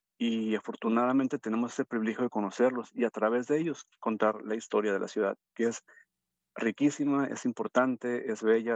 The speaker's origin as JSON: {"language": "Spanish", "town": "Tijuana", "region": "Baja California", "country": "Mexico", "said": "soy tijuanense de corazón y 100%, aunque mi familia es de Guadalajara, por lo mismo, por eso también nos hace todavía más tijuanenses."}